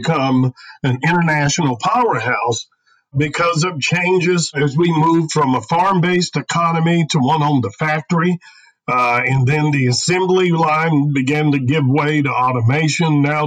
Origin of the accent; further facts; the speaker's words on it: Texas, United States; David, I think, and I want to be careful because we are from Texas, is such a large state.